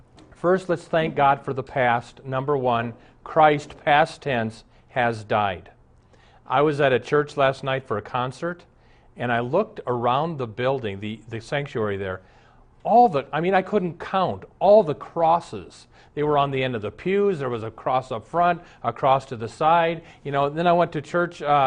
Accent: Omaha, Nebraska, United States; When I was a little Lutheran boy growing up in Omaha, all of us kids went to Lutheran church because Mom was Lutheran, Dad was Catholic, and he went to church every Sunday too.

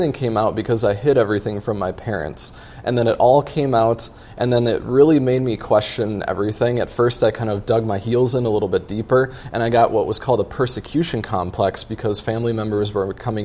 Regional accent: Woodbury, Minnesota, United States; Yeah, I grew up over in Woodbury, uh-huh.

